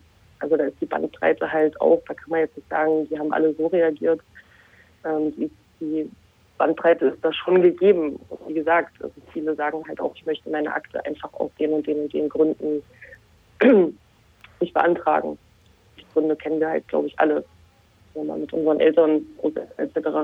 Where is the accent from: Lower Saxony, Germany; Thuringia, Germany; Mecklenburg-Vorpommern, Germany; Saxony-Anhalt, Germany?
Thuringia, Germany; in der Gegend, wo ich groß geworden bin, in Thüringen.